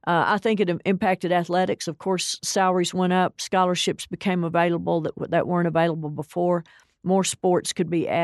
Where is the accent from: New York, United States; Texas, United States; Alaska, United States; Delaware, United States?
Texas, United States; Tulia; Growing up in Tulia, my folks were tech people